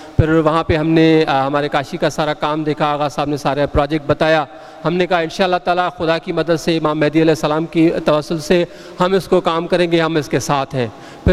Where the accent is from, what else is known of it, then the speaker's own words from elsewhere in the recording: Nasarpur, Sindh, Pakistan; میرا تعلق ہے حیدرآباد سے، کچھ آگے میرا ایک چھوٹا سا ٹاؤن ہے نصر پور کے نام سے، اور میرا تعلق اس فیملی سے ہے جس کاشیکاری کہتے ہیں،